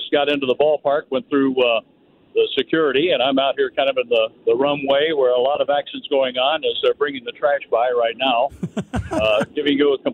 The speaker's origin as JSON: {"language": "English", "region": "Missouri", "country": "United States", "said": "I'm from Missouri. Show me."}